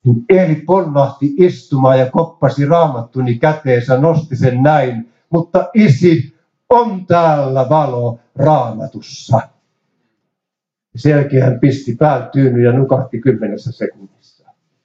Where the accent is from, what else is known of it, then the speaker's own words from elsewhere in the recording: Ylistaro, South Ostrobothnia, Finland; moved away as an adult; now in Turku, Finland; kun muutin aikanaan Turkuun 68 Etelä-Pohjanmaalta Ylistarosta